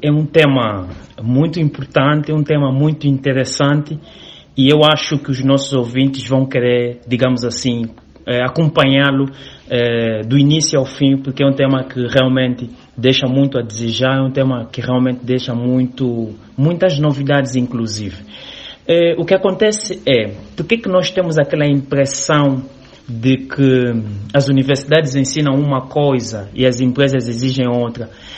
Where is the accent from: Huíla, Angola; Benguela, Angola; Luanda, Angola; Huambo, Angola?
Luanda, Angola; born there; nasci em Luanda